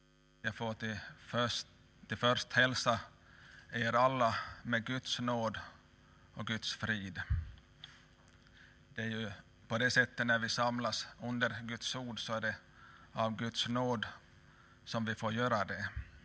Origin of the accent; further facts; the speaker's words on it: Larsmo, Ostrobothnia, Finland; så får jag till först hälsa från vänner där i Österbotten, från Larsmo, från min hemby där i Näsbönehus.